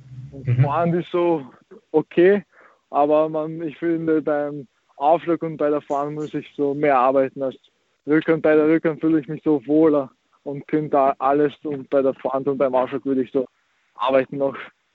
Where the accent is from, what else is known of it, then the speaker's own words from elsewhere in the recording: Austria; now in Croatia; meine Eltern sind aus Kroatien und so, ich bin in Österreich aufgewachsen, in Österreich bin ich in die Schule gegangen, alles, und dann bin ich vor ein paar Jahren nach Kroatien gewechselt